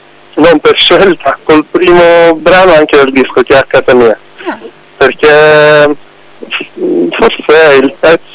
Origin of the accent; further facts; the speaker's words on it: Palermo, Sicily, Italy; ci siamo trasferiti a Catania per un certo periodo, perché noi siamo di Palermo.